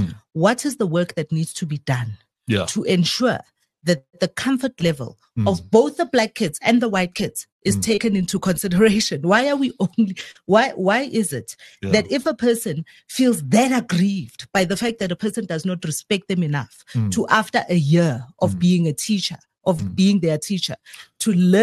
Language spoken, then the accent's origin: English; South Africa; there's so much of a melting pot of the various ways of being South African, that it's important that we are able to recognize each other